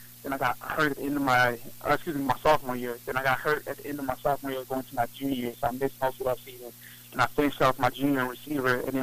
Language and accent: English; Washington, United States; I mean, another guy idolized growing up in Washington, so being in the same locker room with him.